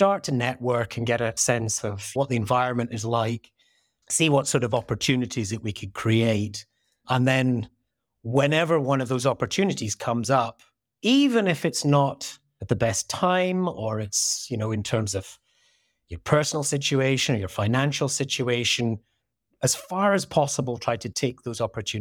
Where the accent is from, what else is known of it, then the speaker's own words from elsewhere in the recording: North West England, United Kingdom; also born or lived in Scotland; Originally, I'm Scottish. Brought up in the Lake District in the north of England. So, wow. So yeah, and a rural kind of environment.